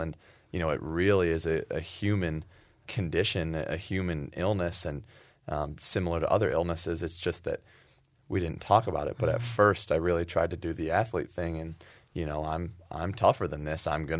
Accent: Ann Arbor, Michigan, United States; I grew up in Ann Arbor and this is a dream come true.

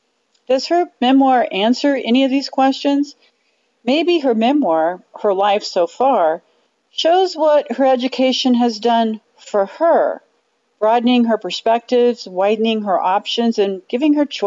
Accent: Dodge City, Kansas, United States; from Dodge City, Kansas.

